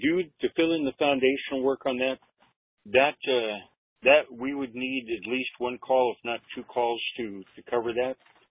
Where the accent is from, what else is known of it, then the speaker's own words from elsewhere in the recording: Bronx, New York, United States; I'm from the Bronx.